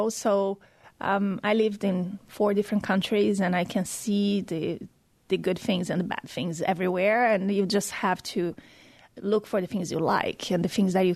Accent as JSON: {"language": "English", "country": "Brazil", "tie": "born or raised there", "lives_now": "Phoenix, United States", "said": "But I grew up in a very warm country. I grew up in Brazil."}